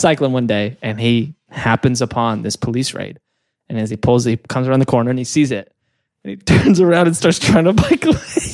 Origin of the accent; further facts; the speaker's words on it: Australia; I'm from Australia, mate.